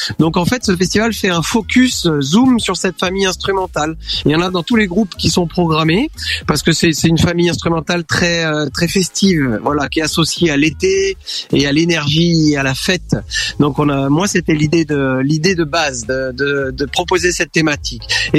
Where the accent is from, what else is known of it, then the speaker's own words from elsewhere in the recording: Surgères, Nouvelle-Aquitaine, France; je suis trompettiste et j'ai grandi à Surgères